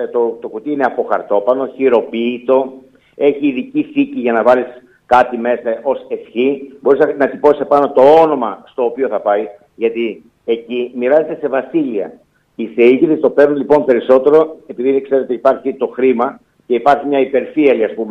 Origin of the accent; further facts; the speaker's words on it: Imbros, Çanakkale, Turkey; όταν ήμουν μικρός, μεγάλωσα δίπλα σε ελαιώνες και δίπλα σε μελισσοτές και στην Ήμβρο, στην πατρίδα μου.